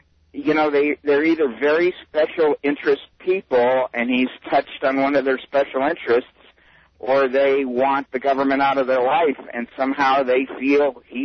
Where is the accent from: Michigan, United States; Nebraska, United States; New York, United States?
Nebraska, United States; also born or lived in Iowa; I grew up in Nebraska and lived a long time in Iowa